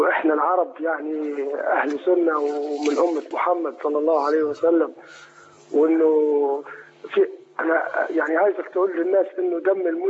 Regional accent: Libya; يا شيخ أنا من ليبيا

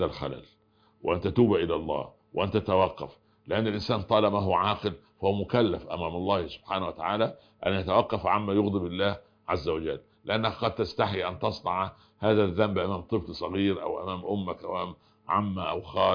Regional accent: Egypt; نعم أنا مصري.

